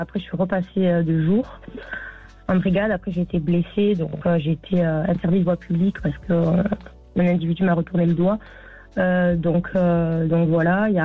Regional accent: south of France, France; Et de base, je suis originaire du Sud. Donc, j'ai toute ma famille dans le Sud-Est. Sud-Ouest.

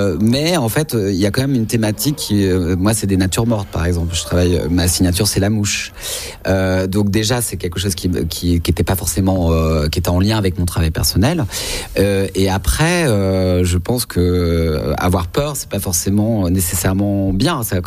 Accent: Paris, Île-de-France, France; born there; Moi, je suis né à Paris.

